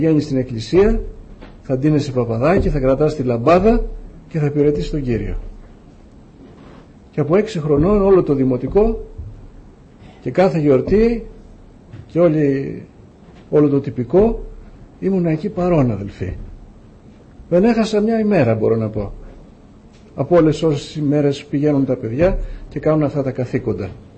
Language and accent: Greek; Greece; born there; Ευχαριστούμε τον Κύριο που γεννηθήκαμε στην Ελλάδα, γι' αυτό αγαπάμε την Ελλάδα. Γι' αυτό αγαπάμε αυτόν τον τόπο, αδελφοί, την πατρίδα μας.